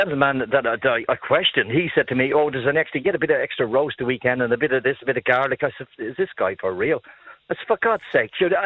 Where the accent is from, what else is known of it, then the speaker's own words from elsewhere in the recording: California, United States; now in Dublin, Ireland; I'm actually I'm a Californian, but I'm in Dartry, sprucing up a house here.